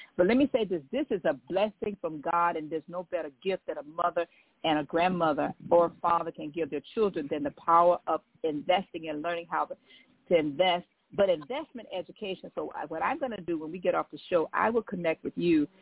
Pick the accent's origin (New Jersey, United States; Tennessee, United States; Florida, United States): Florida, United States; Riviera Beach; from Riviera Beach, born and raised in Riviera Beach, and went to Florida Memorial, got an undergraduate degree in accounting